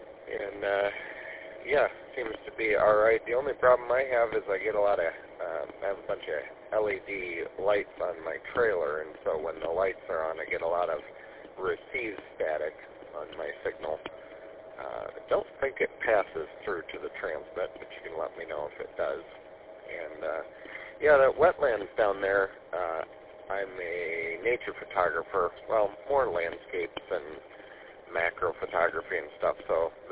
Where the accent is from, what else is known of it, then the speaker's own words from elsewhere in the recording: Traverse City, Michigan, United States; now in St. Johns, United States; My family, I was born and raised in Traverse City, and they still live there, so I'm up in Traverse City and on the 86 sometimes when I'm up there.